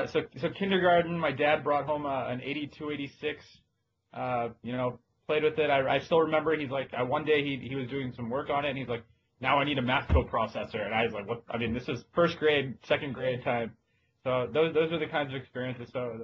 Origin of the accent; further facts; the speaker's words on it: Philadelphia, Pennsylvania, United States; also born or lived in Pittsburgh, United States; Yep. I'm born and raised in Philadelphia.